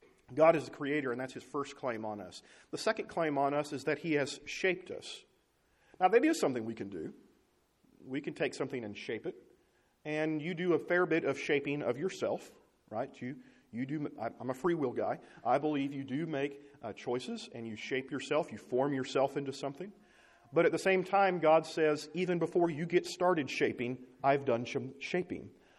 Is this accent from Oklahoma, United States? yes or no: yes; Oklahoma, United States; also born or lived in Arkansas; Because I was born in Arkansas and raised in Oklahoma. I'm doomed. I'm never going to say that word right.